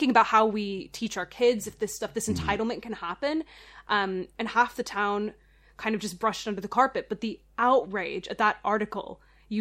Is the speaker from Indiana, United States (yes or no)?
no; Dayton, Ohio, United States; So I grew up in Dayton, Ohio